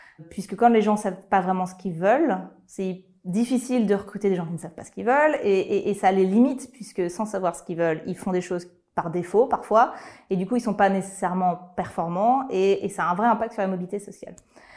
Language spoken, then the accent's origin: French; Lyon, Auvergne-Rhône-Alpes, France; j'ai 33 ans, je suis lyonnaise d'origine.